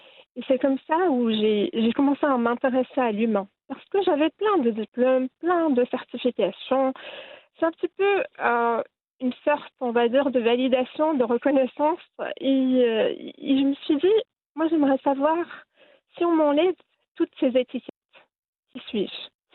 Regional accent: Marrakesh, Marrakesh-Safi, Morocco; moved away as an adult; now in Geneva, Switzerland; Je suis installée à Genève, j'ai fait mes études à Marrakech, donc je suis originaire de Marrakech. Je suis venue en Suisse après mon bac. Je suis restée, en fait, ça fait bientôt 21 ans, 22 ans.

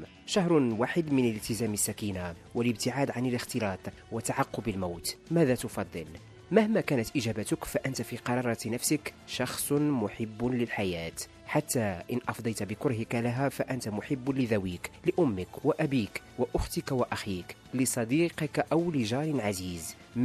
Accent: Morocco

